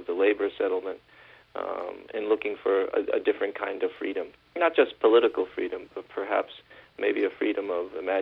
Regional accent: United States; And I think that's part of what came into the book for me as an American.

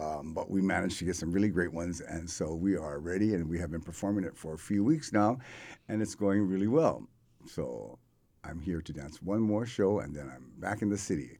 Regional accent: Hawaii, United States; But we really, foundationally, I feel that we are Hawaiian, and it grows from that place.

